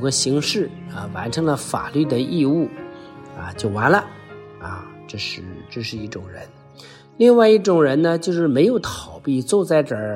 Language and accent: Chinese; China; 所以我们中国人的信仰啊，就根扎得不深，所以我们中国的教会有时候变得不活跃啊